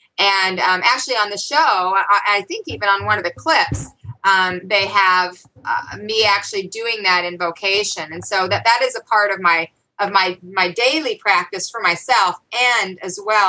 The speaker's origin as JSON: {"language": "English", "town": "Salt Lake City", "region": "Utah", "country": "United States", "tie": "born or raised there", "said": "When I was growing up in Salt Lake City, Utah, in the late 70s, early 80s, when these things were starting to happen to me, you didn't talk about it."}